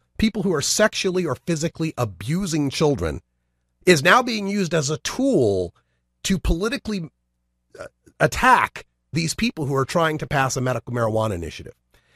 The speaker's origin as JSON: {"language": "English", "region": "Idaho", "country": "United States", "tie": "born or raised there", "said": "They are two young mothers who are very prominent marijuana activists in the Gem State, my home state of Idaho."}